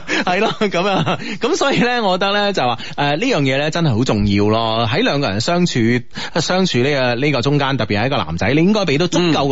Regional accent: Guangdong, China; 其实佢特别是我哋广东人啊，我觉得啊特别呢心里面是想到好多嘢

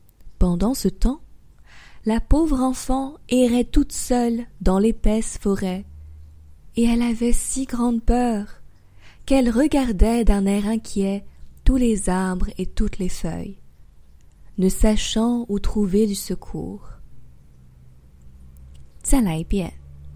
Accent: France; votre professeur de français avec ABCE. Je suis française et j'habite à Paris.

